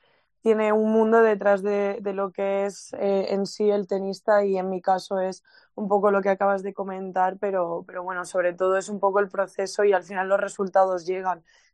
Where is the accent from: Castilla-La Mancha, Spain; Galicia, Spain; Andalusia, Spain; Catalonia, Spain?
Galicia, Spain; Vilagarcía; pueda volver a conseguir, pues es algo muy bonito para Galicia y en mi caso para Vilagarcía, para mi pueblo.